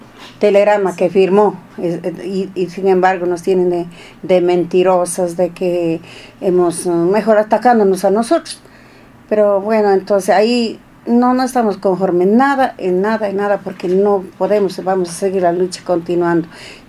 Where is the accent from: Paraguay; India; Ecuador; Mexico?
Ecuador; Molleturo, Azuay; Muevesales, soy de Mayeturu, soy como coordinadora del Frente de Mujeres Defensoras de la Pachamama.